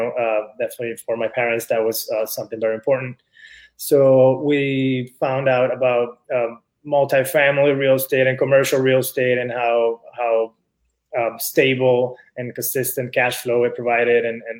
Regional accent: Venezuela; now in Miami, United States; I moved to the United States in 2010. I'm originally from Venezuela. Moved with my family here in 2010.

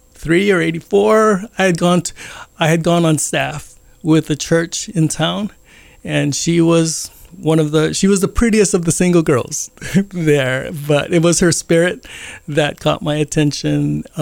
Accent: Honolulu, Hawaii, United States; also born or lived in Dallas; I grew up in Honolulu, Nu'uanu Valley, born and raised, and lived here until about 1987.

